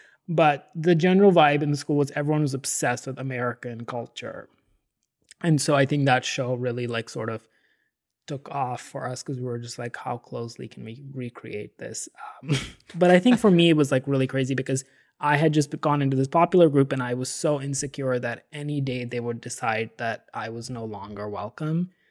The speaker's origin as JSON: {"language": "English", "region": "Delhi", "country": "India", "tie": "born or raised there", "said": "So I grew up in Delhi"}